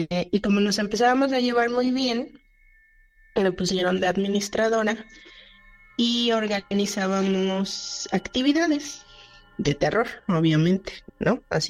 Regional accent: Mexico City, Mexico; soy de la Ciudad de México, vivo en la delegación Gustavo Amadero.

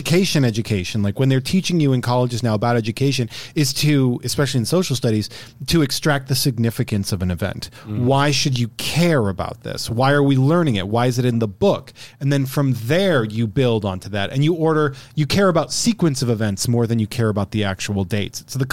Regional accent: Massachusetts, United States; Massachusetts.

